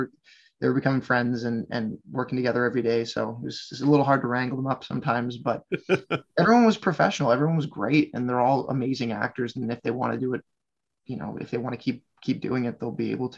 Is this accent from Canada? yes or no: yes; Nova Scotia, Canada; I am from Nova Scotia.